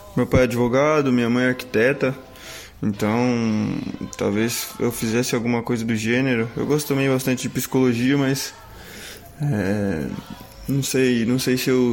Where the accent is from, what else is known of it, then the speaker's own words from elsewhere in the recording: Italy; carbonara, italiano, né, já que eu sou italiano.